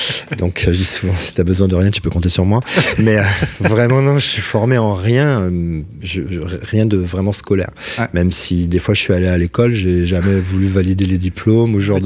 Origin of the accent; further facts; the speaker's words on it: Toulouse, Occitanie, France; J'étais vraiment tout gaffette, comme on dit chez nous à Toulouse.